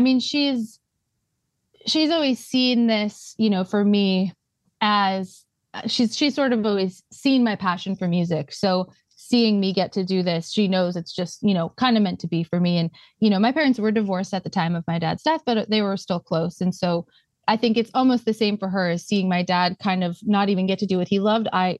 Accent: Connecticut, United States; also born or lived in New York / Boston; now in Los Angeles, United States; Yeah, I was born in Connecticut, near Danbury, Connecticut. So relatively close to New York. I lived in New York for a while and Boston before moving out to Los Angeles.

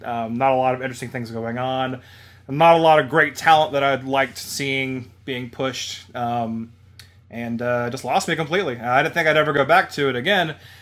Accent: Jacksonville, Florida, United States; I am originally from Jacksonville, Florida, where I spent my childhood.

